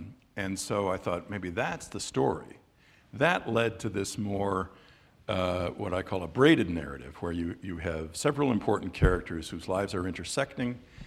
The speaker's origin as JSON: {"language": "English", "town": "Detroit", "region": "Michigan", "country": "United States", "tie": "born or raised there", "said": "I grew up around Detroit, and like many people here, probably went to Greenfield Village"}